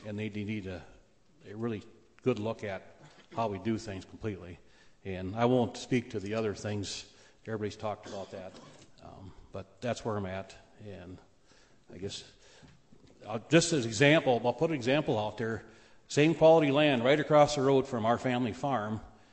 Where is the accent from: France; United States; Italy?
United States; Minnesota; again, I'm from Mower County. We farm right on the state line